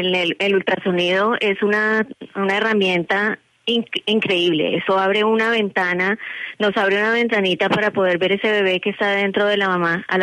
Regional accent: Colombia; De Colombia.

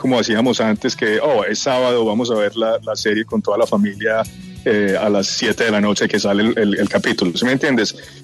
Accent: Antioquia, Colombia; accent: paisa; now in United States; enseñaron en el colegio en Colombia, pues lo hablaba lógicamente, pero cuando me mudé a Estados Unidos mi acento era súper, súper pesado y ya se ha disminuido, pero todavía sigue ahí.

